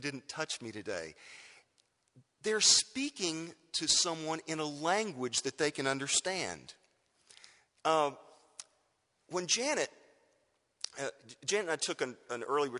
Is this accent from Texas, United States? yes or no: yes; Texas, United States; I grew up in Texas, and like most people who grew up in South Texas, everybody learns a little bit of Spanish.